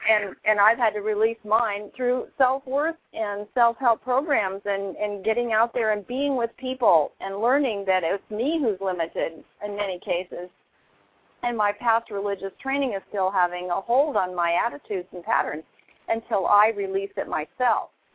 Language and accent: English; Iowa, United States; I was brought up in Iowa. I was in a very protected world.